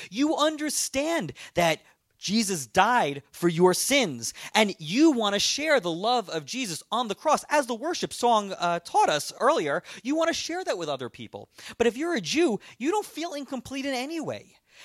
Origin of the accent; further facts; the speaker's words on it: Long Island, New York, United States; So as I said in the last service, I grew up on Long Island, and Jews and Christians on Long Island love each other.